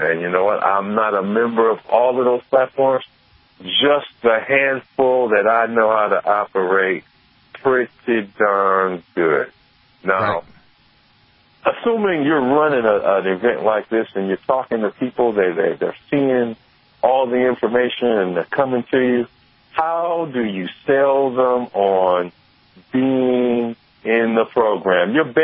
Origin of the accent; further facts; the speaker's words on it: Michigan, United States; Of course, I got my home state level organizations here in Michigan.